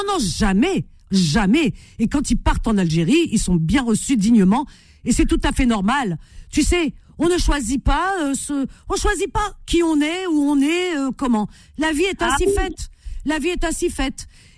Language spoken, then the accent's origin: French; France